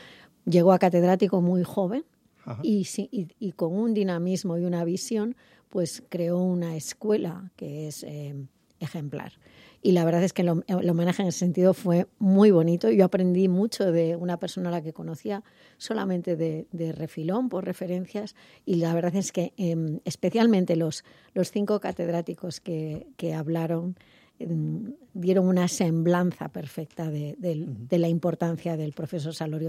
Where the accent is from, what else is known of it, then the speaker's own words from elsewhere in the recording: Trives, Galicia, Spain; Yo soy de Trives, como, ajá, el presidente Julio Ancoetxea, entonces yo soy gallega, o sea, yo soy gallega por los cuatro costados, aunque luego he recibido sabia cántabra y ahora andaluza, vasca, catalana, o sea, yo soy de todo, pero soy gallega, yo soy de Trives.